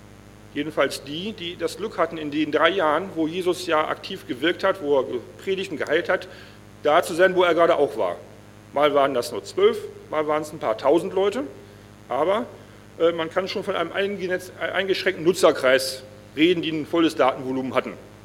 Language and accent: German; Northern Germany, Germany; Ich als typischer Deutscher bin natürlich sehr vorsichtig an die Sache rangegangen, dann auch Norddeutscher auch noch.